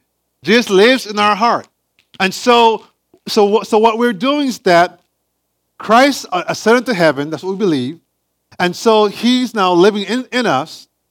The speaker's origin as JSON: {"language": "English", "country": "Jamaica", "tie": "born or raised there", "said": "I grew up in Jamaica."}